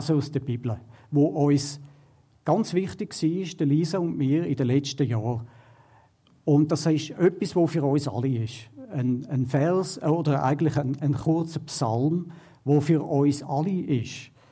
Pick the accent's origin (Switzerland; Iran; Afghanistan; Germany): Switzerland; Glattbrugg, Zurich; Ich bin in Glattbrück aufgewachsen und ich bin nicht in einem Haus aufgewachsen, in einer Familie, wo die Bibel gelesen worden ist.